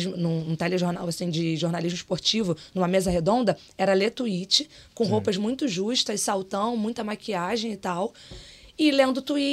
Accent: Rio de Janeiro, Brazil; um time do meu bairro também, que é Cavalcante, eu sou suburbana, nascida e criada em Cavalcante

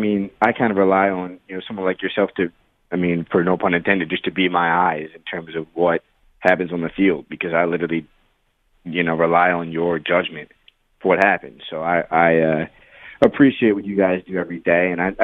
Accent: Philadelphia, Pennsylvania, United States; I've called you before, and you know, I'm from Philadelphia.

